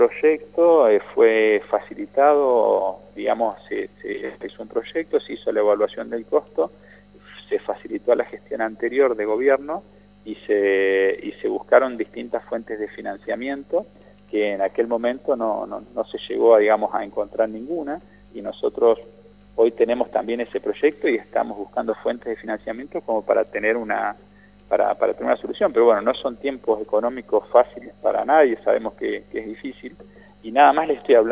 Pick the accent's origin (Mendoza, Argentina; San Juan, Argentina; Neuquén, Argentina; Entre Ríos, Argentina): Neuquén, Argentina; San Martín de los Andes; quienes somos de San Martín de los Andes, conocemos de cómo se conformó